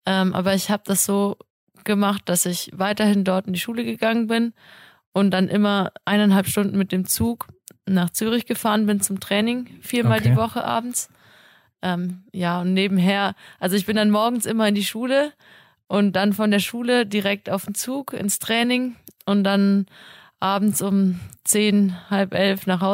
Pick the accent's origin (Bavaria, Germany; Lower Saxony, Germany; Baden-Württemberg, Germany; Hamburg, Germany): Baden-Württemberg, Germany; Dingelsdorf; Also aufgewachsen bin ich in Dingelsdorf am Bodensee. Das ist ein kleines Dorf in der Nähe von Konstanz. Und habe da eigentlich meine gesamte Kindheit verbracht.